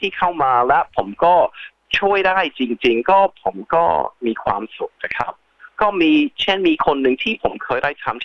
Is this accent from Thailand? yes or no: no; Australia; ผมเป็นคนออสเตรเลียจริงๆผมเกิดที่ออสเตรเลีย